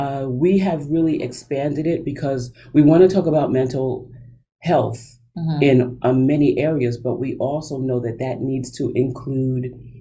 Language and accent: English; Englewood, New Jersey, United States; I was born and raised in Englewood, New Jersey, the heart of my life.